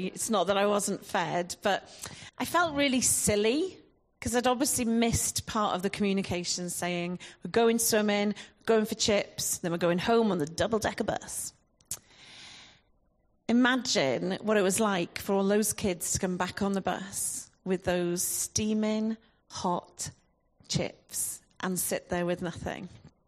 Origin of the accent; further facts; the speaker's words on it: Llanelar, Wales, United Kingdom; I grew up in Llanelar, which is 6 miles away. If you've ever been through there, it's probably the center of the universe, but we can discuss that afterwards. Growing up in the 80s, although I was born in the 70s